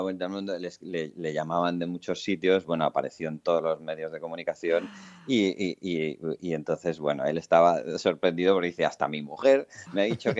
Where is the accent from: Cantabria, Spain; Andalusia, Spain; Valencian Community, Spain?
Cantabria, Spain; Pues cuando aquello, yo estaba en mi pueblo, en Cantabria